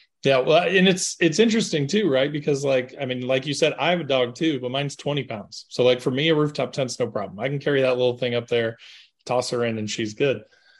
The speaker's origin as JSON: {"language": "English", "region": "Indiana", "country": "United States", "tie": "born or raised there", "said": "Like I definitely started with tents, because like when I was a kid, I grew up in Southern Indiana. So we lived in the woods."}